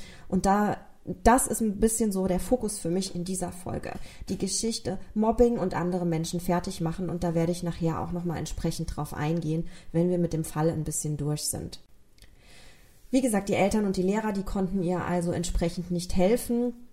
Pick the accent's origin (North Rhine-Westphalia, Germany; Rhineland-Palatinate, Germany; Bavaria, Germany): Rhineland-Palatinate, Germany; Und auch ich lebe in Rheinland-Pfalz und auch ich wurde 1984 geboren. Viele von euch haben das ja tatsächlich schon in meinem Dialekt festgestellt, dass ich aus dieser Gegend komme. Obwohl ich das versuche zu verbergen, kriege ich das nicht immer unterdrückt.